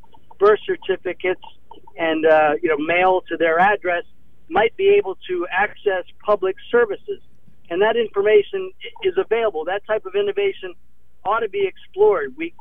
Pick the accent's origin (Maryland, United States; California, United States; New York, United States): Maryland, United States; Baltimore; about our home city. I'm also from Baltimore.